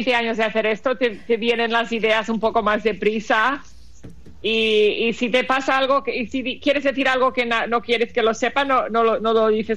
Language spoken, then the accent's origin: Spanish; Madrid, Spain; also born or lived in Rota; now in United States; yo de pequeña vivimos en Madrid y en Rota, así que yo aprendí el español primero, pero después de tantos años en América